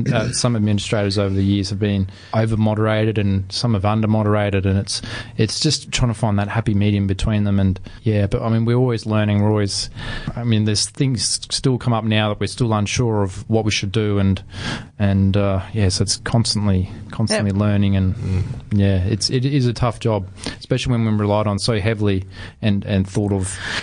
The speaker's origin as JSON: {"language": "English", "region": "Queensland", "country": "Australia", "said": "We're from Queensland"}